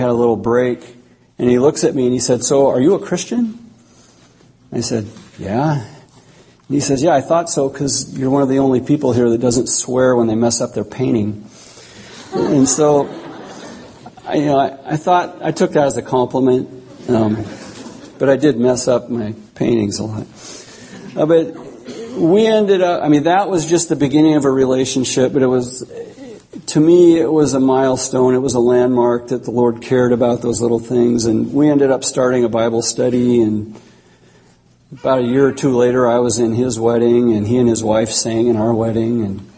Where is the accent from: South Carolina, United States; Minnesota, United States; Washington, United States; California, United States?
Washington, United States; Fircrest; now in Seattle, United States; And I grew up in Fir Crest, so besides being an absolute culture shock